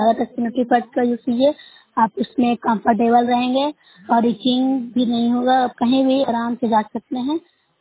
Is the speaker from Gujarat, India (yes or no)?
no; Bihar, India; मैं नूरसा प्रखंड से हूँ, जिला नालंदा से बोल रही हूँ।